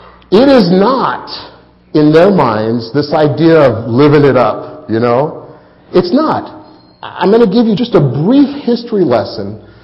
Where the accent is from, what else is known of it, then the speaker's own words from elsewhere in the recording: United States; I'm an American citizen. I happen to live in the greatest country in the world.